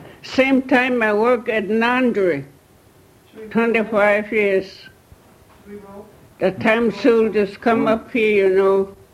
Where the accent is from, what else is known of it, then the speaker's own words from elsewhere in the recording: Chilkat, Alaska, United States; born there; I was born in Chilkat, you know, hands on this side.